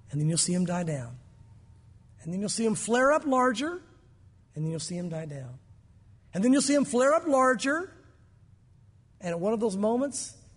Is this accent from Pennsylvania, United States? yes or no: no; Florida, United States; when I was a kid growing up in Florida, I didn't have to worry about swimming.